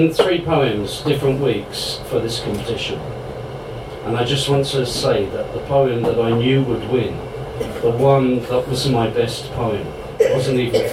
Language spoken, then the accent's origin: English; England, United Kingdom; accent: English; now in Ireland; I didn't spend my first formative years in this country, as you can tell by my Sassenach accent.